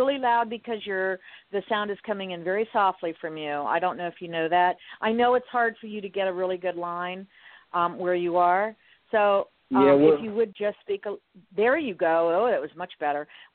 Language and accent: English; Miami, Florida, United States; You know, I grew up in Miami, and now I'm in Southwest Florida.